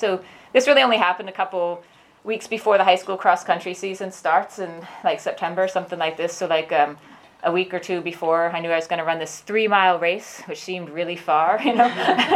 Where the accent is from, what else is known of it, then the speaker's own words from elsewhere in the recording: Maine, United States; I wasn't born here. So, I was born in Maine in the United States, which is on the East Coast beside Canada.